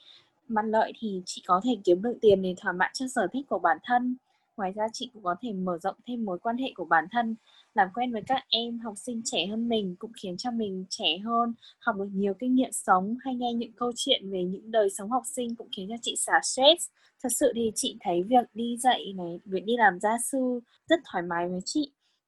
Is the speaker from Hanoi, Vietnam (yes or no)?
yes; Hanoi, Vietnam; chị sinh ra và lớn lên ở Hà Nội luôn, nên là bây giờ chị vẫn còn được ở cùng với gia đình và bố mẹ